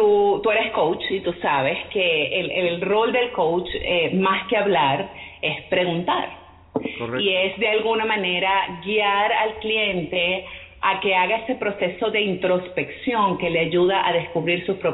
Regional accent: Venezuela; moved away as an adult; also born or lived in Mexico; now in Canada; ya yo nací en México y bueno, fui criada desde los 6 meses en Venezuela, hija de padres venezolanos, y hace ya casi 5 años me vine con mi esposo y mis hijas gemelas a Canadá. Hoy día, bueno, ya somos, ciudadanos canadienses también.

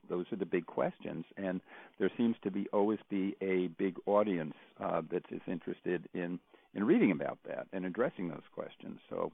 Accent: United States; As an American, I see that, and as a historian, I object to it.

